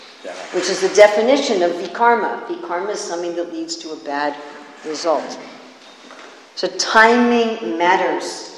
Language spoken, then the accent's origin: English; New York, United States; I mean, I'm from New York, where we have what we call very short pause times.